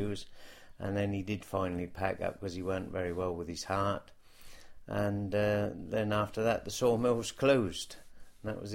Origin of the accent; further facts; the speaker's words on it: Saxmundham, East of England, United Kingdom; born there; I was born in Saxmundham and I'm the last of 12.